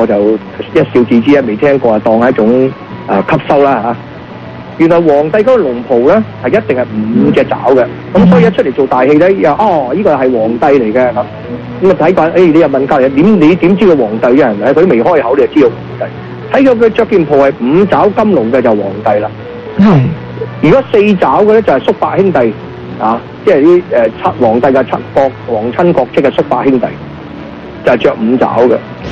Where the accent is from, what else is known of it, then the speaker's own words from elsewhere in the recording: Guangdong, China; 咁大家我哋廣東人最唔係 understand 喎